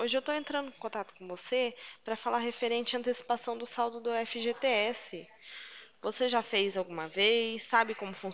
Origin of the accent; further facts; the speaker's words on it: Santa Bárbara d'Oeste, São Paulo, Brazil; Eu sou de Santa Bárbara do Oeste, interior de São Paulo.